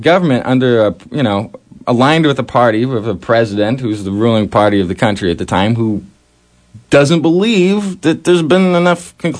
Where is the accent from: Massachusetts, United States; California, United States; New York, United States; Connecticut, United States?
California, United States; Luckily, we're from California, so we don't really see it that much.